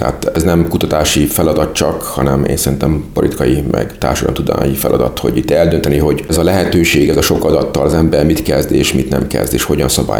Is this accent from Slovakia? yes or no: no; Hungary; Én matematikusként, meg magyarként kapcsoltam ehhez a csapathoz, különböző munkákat csináltunk együtt, hát 1997-ben mentem ki.